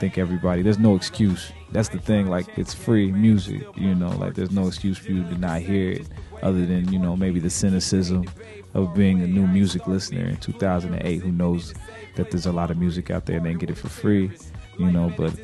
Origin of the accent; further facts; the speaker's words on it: Topeka, Kansas, United States; I'm from Topeka